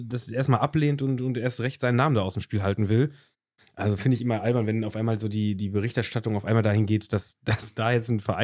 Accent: North Rhine-Westphalia, Germany; weil wir ja hier, wir sind ja schon in dem Ground-Bundesland hier aufgewachsen.

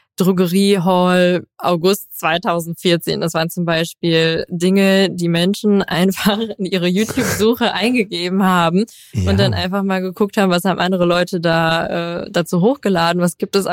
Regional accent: Rhineland-Palatinate, Germany; moved away as an adult; now in Cologne, Germany; Ich komme eigentlich aus einem ganz, ganz kleinen Dörfchen in Rheinland-Pfalz, also gar nicht Köln. Ich bin erst 2015 nach Köln gezogen zum Studieren und irgendwie fühlt es sich seitdem an wie meine Heimat, weil ich hier auch nicht mehr weg möchte.

